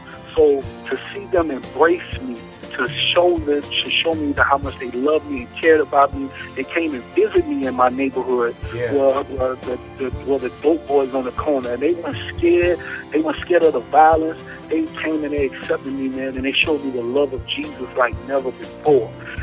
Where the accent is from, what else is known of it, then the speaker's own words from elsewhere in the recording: Florida, United States; You know, even though I'm from Florida, I can't stand the Florida Gators with nothing in me.